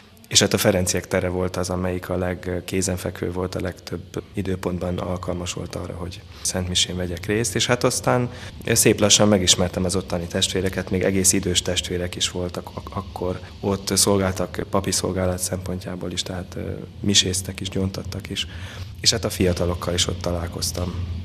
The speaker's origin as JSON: {"language": "Hungarian", "town": "Nagykanizsa", "region": "Zala", "country": "Hungary", "tie": "born or raised there", "said": "én Nagykanizsán nőttem föl. Most nem is olyan régen a noviciátusban, amikor voltam, akkor derült ki, hogy egy Vesztesze bányai, tehát hogy felvidéki családnak a sarjai vagyunk mindannyian."}